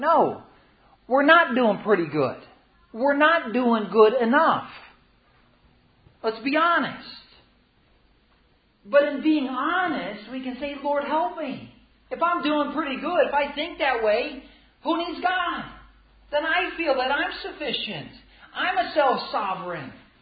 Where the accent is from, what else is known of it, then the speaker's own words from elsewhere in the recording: Philippines; as growing up in the Philippines and you're living with these people who are animistic